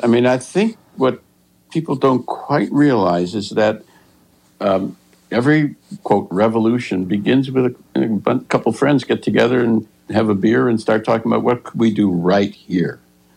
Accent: Racine, Wisconsin, United States; I often think I'm from Racine, Wisconsin.

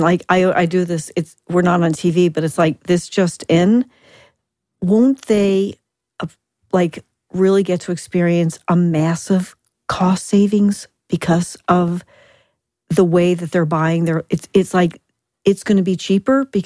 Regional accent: New Jersey, United States; basically I say, I'm from Jersey, and I say I had to, like, swear to God

